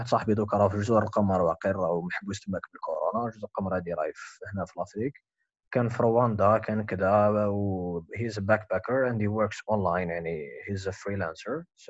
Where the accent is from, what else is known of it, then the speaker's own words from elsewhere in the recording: Algeria; She just wanted to hang out with me because she knew that I'm from Algeria and I speak French.